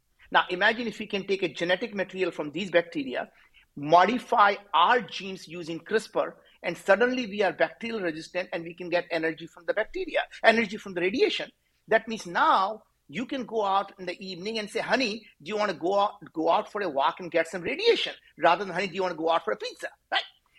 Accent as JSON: {"language": "English", "country": "India", "second_language": "English", "said": "And as an Indian guy, I cannot pronounce the word V"}